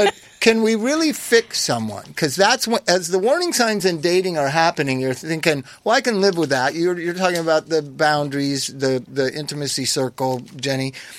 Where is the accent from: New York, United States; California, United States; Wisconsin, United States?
California, United States; Palm Springs; When I was growing up in Palm Springs, like … had been married like 7 times.